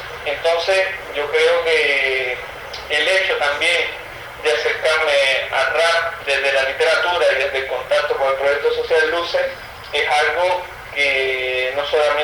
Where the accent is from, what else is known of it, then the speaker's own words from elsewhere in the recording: Cuba; now in Uruguay; Uruguayo porque yo soy hijo de un uruguayo y una cubana. O sea, nací en Cuba y viví en Cuba todo mi infancia, juventud y demás, hice incluso hasta el pre en Cuba